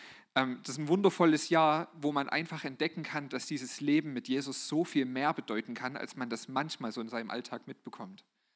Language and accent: German; Schneeberg, Saxony, Germany; Ich komme aus Schneeberg.